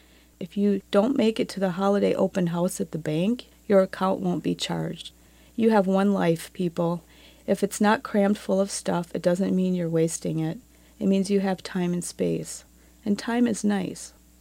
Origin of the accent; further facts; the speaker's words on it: Minnesota, United States; I'm here from the Midwest part of Minnesota